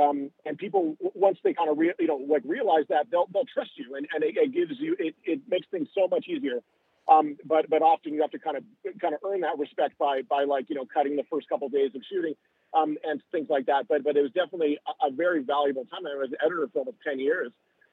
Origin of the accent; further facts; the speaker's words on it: Canada; now in Los Angeles, United States; So I live in Los Angeles, like I mentioned, I'm from Canada originally, but I spend most of my, I live